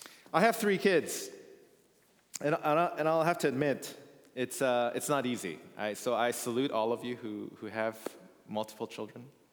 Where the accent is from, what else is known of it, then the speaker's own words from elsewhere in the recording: Thailand; also born or lived in Korea; now in Canada; I was born in Korea. I grew up in Thailand, and I went to school back in Korea, and then I did my theological studies in North America at three different schools, and now I'm here in Canada.